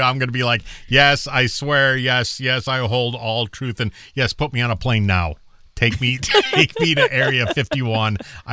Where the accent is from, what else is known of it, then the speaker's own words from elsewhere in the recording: Midwest, United States; Okay, growing up, it was pop because I am from the Midwest.